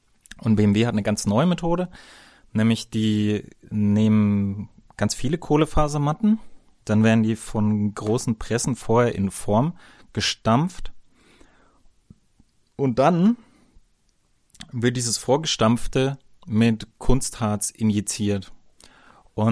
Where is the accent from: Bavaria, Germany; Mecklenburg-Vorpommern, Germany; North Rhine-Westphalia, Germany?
Bavaria, Germany; Bin ja ein Bayer, muss immer ein bisschen Werbung machen für mein Heimatland bei euch Deutschen.